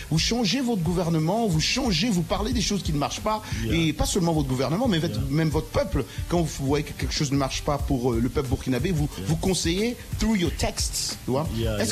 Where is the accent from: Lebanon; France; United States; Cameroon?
United States; Mais chez nous, aux États-Unis aussi, c'est comme ça.